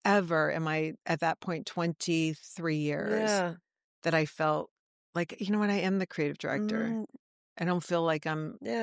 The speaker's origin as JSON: {"language": "English", "region": "Southern United States", "country": "United States", "tie": "born or raised there", "said": "Like, growing up in the South, people would not."}